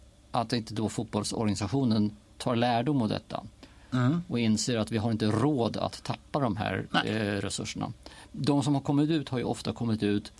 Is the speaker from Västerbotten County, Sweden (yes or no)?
no; Stockholm, Stockholm County, Sweden; Jag är uppväxt i Bajenland. Typ ett smärre stenkast ifrån Söderstadion.